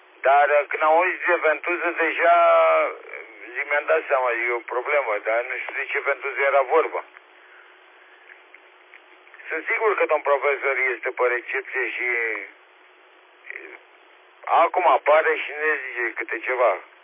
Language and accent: Romanian; Romania; Noi suntem români și români vom muri. Suntem, poate, România, care mai sunt români adevărați. Înțeleg lucrul ăsta. Dar eu de aici nu plec niciodată din România.